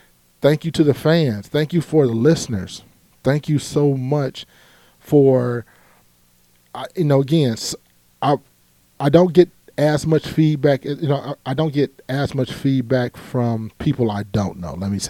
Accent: Cleveland, Ohio, United States; I'm a kid from Cleveland that is a TED Talk presenter.

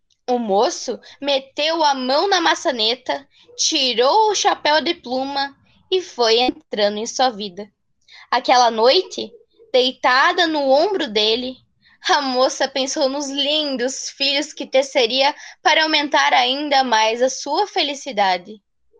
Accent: Xanxerê, Santa Catarina, Brazil; sou de Xanxerê, estudante do ensino médio, integrado ao técnico em informática

